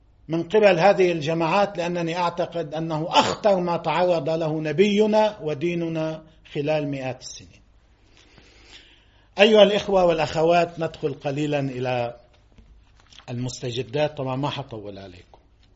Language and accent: Arabic; Lebanon; نحن كلبنانيين كشعب لبناني بالدرجة الأولى